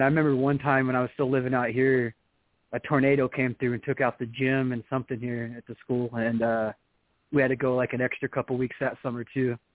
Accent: Arizona, United States; Well, see, I grew up in Arizona

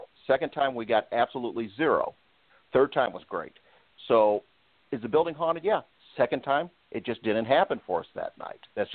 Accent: Alton, Illinois, United States; especially in the Illinois area where we live, we're from Alton

